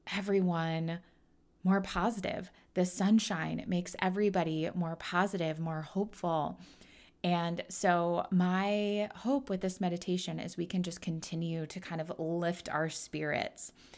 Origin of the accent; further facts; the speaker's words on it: Midwest, United States; Now, I'm born and raised in the Midwest. I've lived in all sorts of different climates and places.